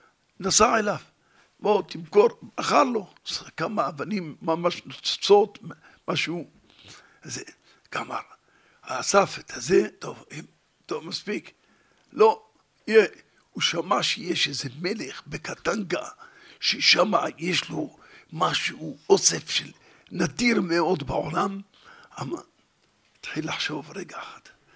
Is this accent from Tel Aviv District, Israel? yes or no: no; Jerusalem, Jerusalem District, Israel; בקיצור, אני מירושלים, וזה.